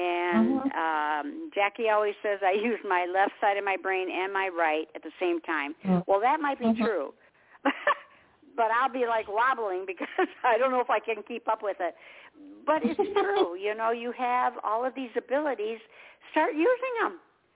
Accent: Detroit, Michigan, United States; I was just born in Detroit, born and raised in Detroit, and stayed there. Then moved to a little suburb, stayed there and I've been here 20 years, 21 years actually, because my son moved down to South Carolina, and I go where he goes.

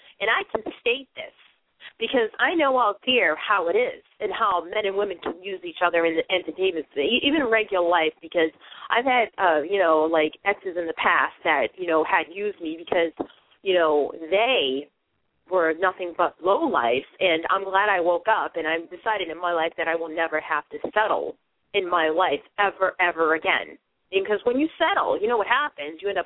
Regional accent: Massachusetts, United States; accent: Boston; I sound like I stand out too with my Boston accent.

